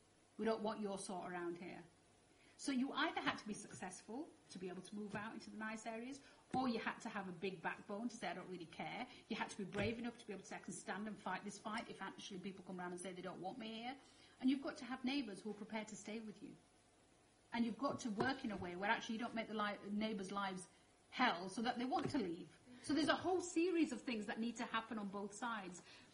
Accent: Dewsbury, Yorkshire and the Humber, United Kingdom; my growing up in Savilltown, which is like heart of Dewsbury, where there's a very large Asian community. And when we were growing up, we had English neighbours on either side.

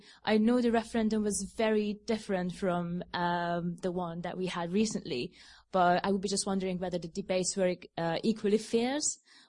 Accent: Hungary; English is a second language; since I'm from Hungary, I feel compelled to ask

